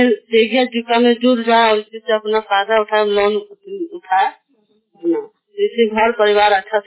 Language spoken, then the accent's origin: Hindi; Harpur Bakhri, Bihar, India; हरपुर बखड़ी के।